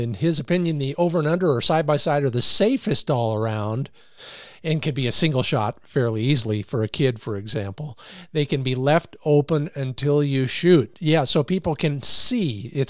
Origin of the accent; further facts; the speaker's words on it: Rocky River, Ohio, United States; born there; two Ohio guys, you and me. I was born in Rocky River.